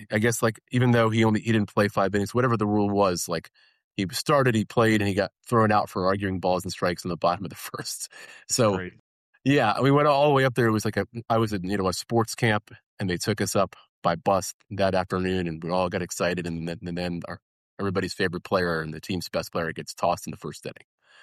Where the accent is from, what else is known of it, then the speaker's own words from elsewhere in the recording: Rockville, Maryland, United States; I grew up in Rockville, right corner of Parkway and Seven Locks.